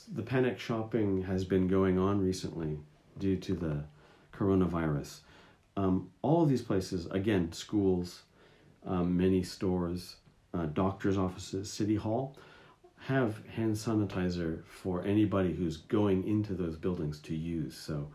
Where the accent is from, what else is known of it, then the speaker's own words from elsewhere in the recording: United States; now in Japan; being an American, it makes me think about my daily habits when I was living in the States and maybe some things that have improved since I've lived in Japan